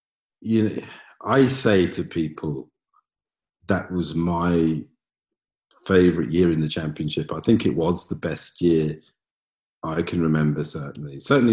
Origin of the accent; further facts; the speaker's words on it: United Kingdom; as a Brit